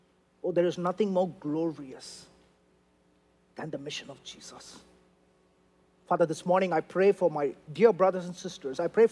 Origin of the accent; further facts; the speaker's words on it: India; I'm an Indian guy, I don't express too much.